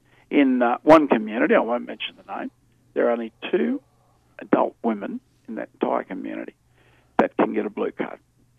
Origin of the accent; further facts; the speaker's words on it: Cloncurry, Queensland, Australia; my hometown of Cloncurry is near enough to 50% blackfellow. I don't know, we're a bit of everything at Cloncurry. Call ourselves the Curry Mob.